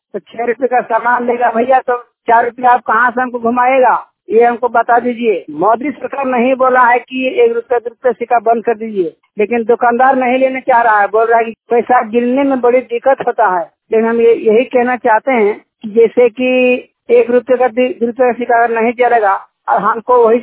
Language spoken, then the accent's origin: Hindi; Dhanbad, Jharkhand, India; धनबाद से खरियापुर थाना हरियरपुर जिला धनबाद राज रांची मैं चुपचाची प्रखंड का निवासी हूँ।